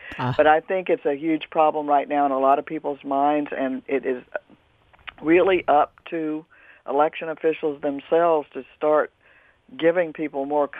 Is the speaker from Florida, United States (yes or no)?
yes; Land O'Lakes, Florida, United States; I'm a country girl. I grew up in Land O'Lakes, Pasco County. My family was citrus growers. My grandfather was a first permanent settler of Lutes. So I go way back to Florida roots that are deep